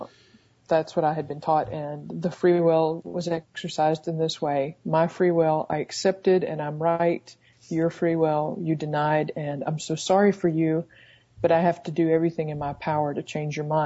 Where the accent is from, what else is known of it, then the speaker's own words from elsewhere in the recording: the South, United States; I was born in America, in the South, to Christian parents who were very conservative. So guess what I grew up to be? I grew up to be a person still living in the South